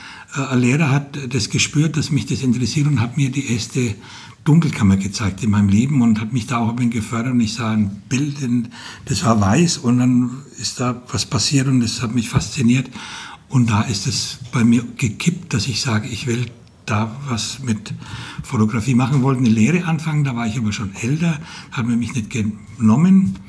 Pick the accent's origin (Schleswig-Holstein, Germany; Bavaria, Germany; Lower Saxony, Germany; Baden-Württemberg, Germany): Bavaria, Germany; now in Fulda, Germany; Nein, ich bin Franke und als ich vor über 30 Jahren hierher kam, habe ich gemerkt, die mögen den Dialekt von Süddeutschland oder vom Frankenland.